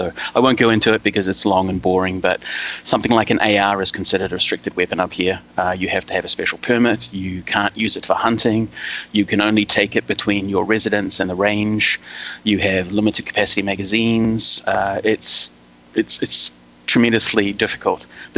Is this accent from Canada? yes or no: no; New Zealand; growing up in New Zealand, it's always been a self-reliant country.